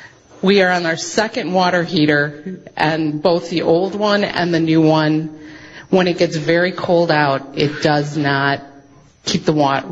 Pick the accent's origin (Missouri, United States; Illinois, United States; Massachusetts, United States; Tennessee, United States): Illinois, United States; Sugar Grove; I'm from Sugar Grove, and this is my husband.